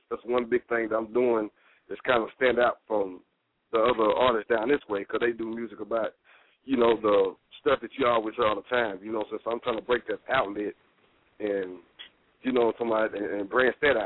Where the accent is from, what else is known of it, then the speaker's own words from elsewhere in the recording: Mount Pleasant, Texas, United States; Yeah, this country little boy out of Mount Pleasant, Texas.